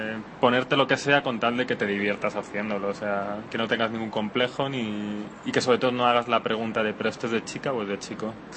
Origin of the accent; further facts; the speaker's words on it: Spain; pronuncia la H como J porque somos españoles